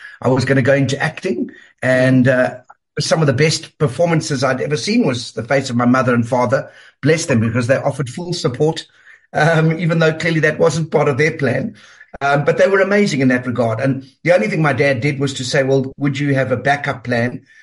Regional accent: Vanderbijlpark, Gauteng, South Africa; I grew up in Vanderbijl Park.

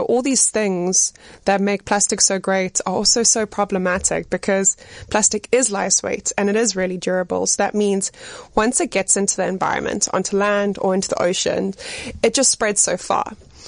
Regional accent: Pietermaritzburg, KwaZulu-Natal, South Africa; also born or lived in United Kingdom / China / Johannesburg, South Africa; So I'm from Pietermaritzburg. I grew up there. I studied my bachelor's degree there.

